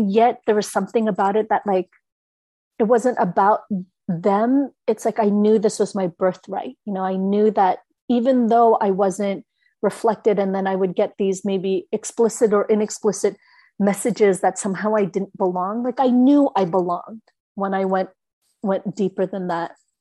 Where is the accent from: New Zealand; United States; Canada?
Canada; born there; even though I was born in Canada.